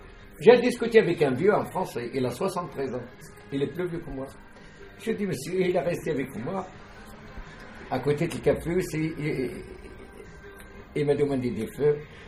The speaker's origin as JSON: {"language": "French", "town": "Khenchela", "region": "Khenchela Province", "country": "Algeria", "second_language": "French", "said": "Moi, j'ai une ville, pas Constantine, 100 km de Constantine. C'est une ville que vous ne connaissez pas, elle s'appelle Kinshla."}